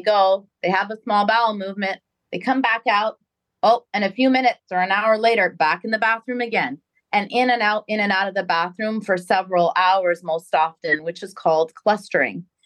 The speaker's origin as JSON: {"language": "English", "town": "Montreal", "region": "Quebec", "country": "Canada", "tie": "born or raised there", "said": "I trained at McGill University. I'm born and raised in Montreal, Canada. And I did my general surgery training there. And after finishing training, I came to Cleveland Clinic, Florida here to learn colorectal surgery, where I stayed for 2 years."}